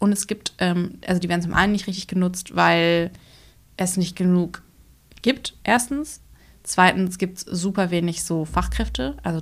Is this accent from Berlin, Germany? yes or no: yes; Berlin, Germany; Und ich komme aus Berlin.